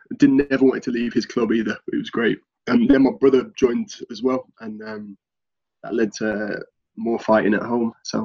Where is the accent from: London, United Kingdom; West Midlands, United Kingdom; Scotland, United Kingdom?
West Midlands, United Kingdom; Lichfield; So, my hometown's a little place called Lichfield, just outside of Birmingham, which is the centre, the heart of the UK.